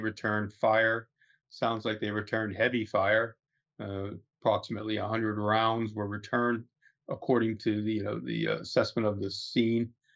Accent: United States; I think as Americans, we don't appreciate the privilege of being an American

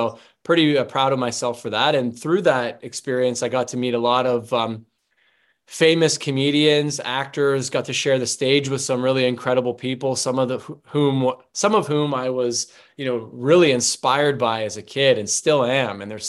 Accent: Toronto, Ontario, Canada; So it was really cool growing up in Toronto and being able to go downtown to the theater

